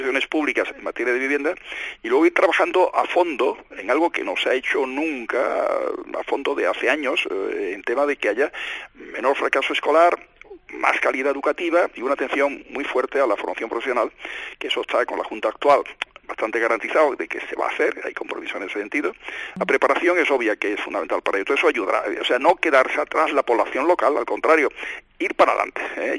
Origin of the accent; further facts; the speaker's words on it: Málaga, Andalusia, Spain; del amor a Málaga, la pasión por mi tierra